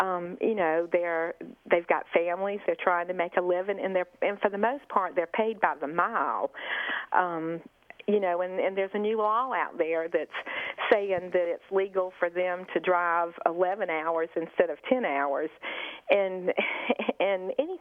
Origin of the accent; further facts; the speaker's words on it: Beaufort, South Carolina, United States; I'm from Beaufort, South Carolina.